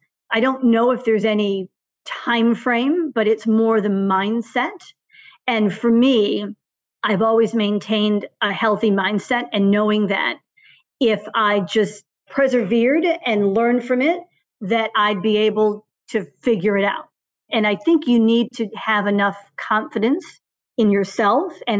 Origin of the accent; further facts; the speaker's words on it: Massachusetts, United States; So I came from an Italian-American family, born and raised in the suburbs outside of Boston.